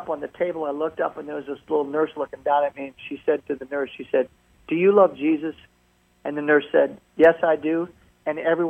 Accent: Peoria, Illinois, United States; Back in the E-band days, and I was, my hometown was Peoria.

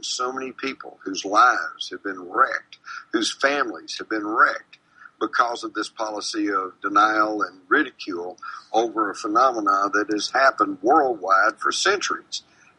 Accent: Texas, United States; I'm a journalist from Texas.

